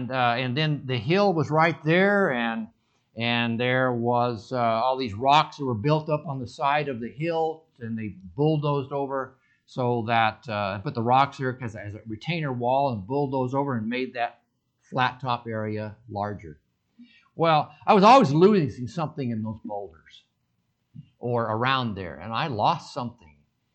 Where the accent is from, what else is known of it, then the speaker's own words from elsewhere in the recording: Sedona, Arizona, United States; when I was little and growing up in Sedona, running around behind the hotel with my toys